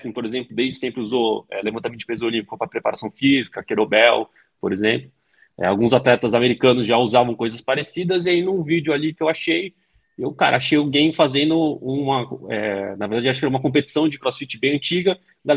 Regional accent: Santos, São Paulo, Brazil; Sou de Santos, né, lá é litoral, então tinha o costume de jogar bola na praia

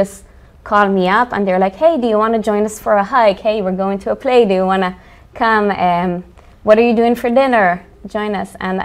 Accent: Eshchar, Northern District, Israel; I grew up north in Israel in a tiny community called Eshchar that I joke that even Israelis don't know exist. And it's a community of religious and non-religious people who decide to come and live together and be part of a community, everyone together.

